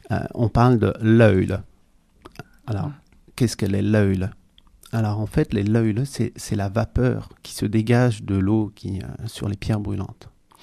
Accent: Brittany, France; Nous, on vient du Morbihan.

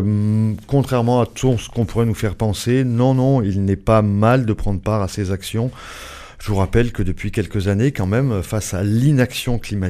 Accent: France; même chez nous en France, hein.

